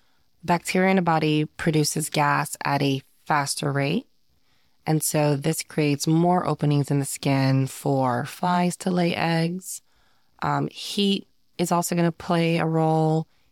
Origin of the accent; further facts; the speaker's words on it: Florida, United States; I'm from South Florida. There's not really much forest in Florida, but okay.